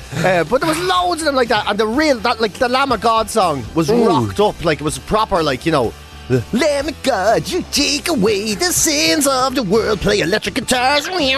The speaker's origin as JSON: {"language": "English", "town": "Newcastle", "region": "North East England", "country": "United Kingdom", "accent": "Newcastle", "said": "He's spinning in circles listening to my Newcastle accent here."}